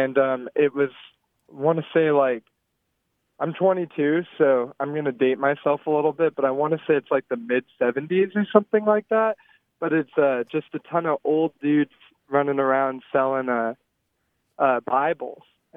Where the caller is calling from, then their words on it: Richmond, Virginia, United States; I'm calling from Richmond, Virginia.